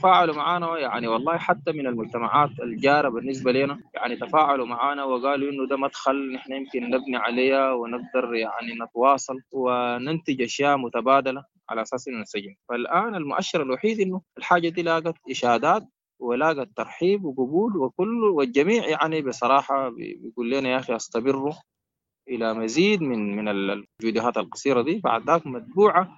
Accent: Sudan; صحيح حالة الإحباط واليأس عندنا في السودان عموما يعني مسيطرة وشديدة

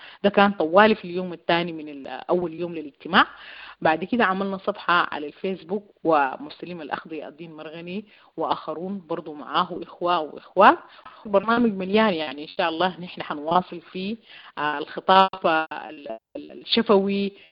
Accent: Sudan; نحن عندنا مسؤوليه كسودانيين ناشطين انه نتصدر الشيء ده

